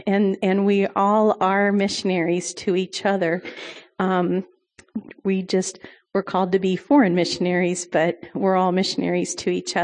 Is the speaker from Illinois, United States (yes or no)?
yes; Illinois, United States; I am from Illinois and grew up there, I was not in assemblies, but I did grow up, our family was attending church.